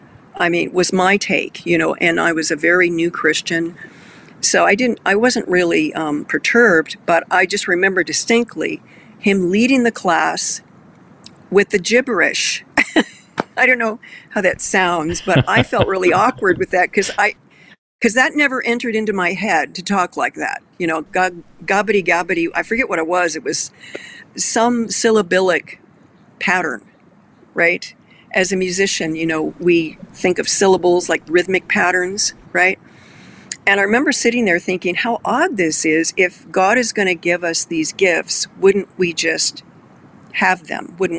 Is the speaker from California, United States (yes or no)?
yes; Huntington Beach, California, United States; I grew up in Huntington Beach, and I was born in the mid-50s, so I was too young to know a lot of stuff.